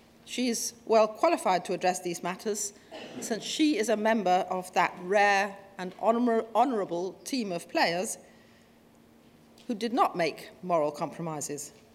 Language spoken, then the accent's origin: English; Canada; As a Canadian, I rather like